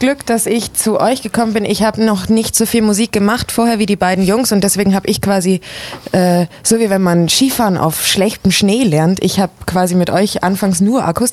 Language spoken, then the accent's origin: German; Augsburg, Bavaria, Germany; bei uns zu Hause in Augsburg